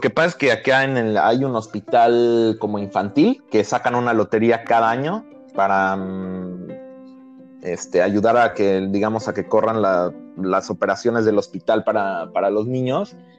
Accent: Mexico; nosotros, o sea, como mexicanos tenemos ahorita el mejor ejemplo

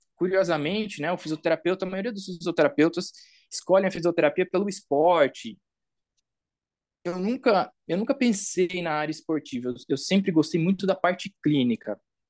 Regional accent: Botucatu, São Paulo, Brazil; Eu sou de Botucatu, interior de São Paulo.

